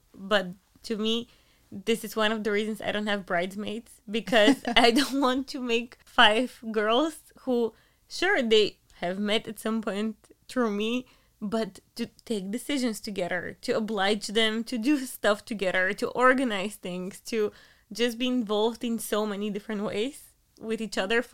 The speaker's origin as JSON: {"language": "English", "country": "Bulgaria", "lives_now": "Luxembourg", "said": "I'm from Bulgaria, he's from Finland, we live in Luxembourg"}